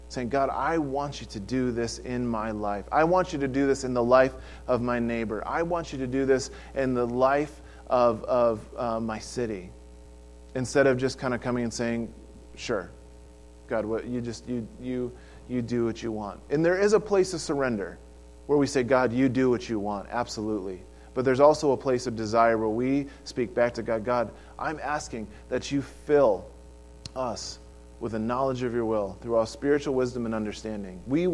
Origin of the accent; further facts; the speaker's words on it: Wisconsin, United States; I grew up in Wisconsin, out middle country and Midwest